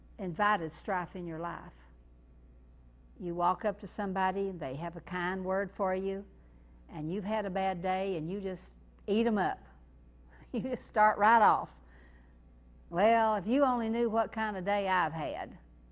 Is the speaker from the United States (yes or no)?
yes; Kentucky, United States; I come from Eastern Kentucky